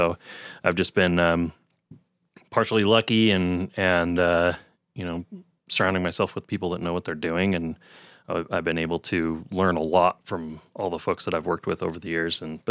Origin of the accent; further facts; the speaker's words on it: West Valley, United States; also born or lived in Colorado; Well, born in Colorado, but yeah, grew up in West Valley. So I'm a local boy.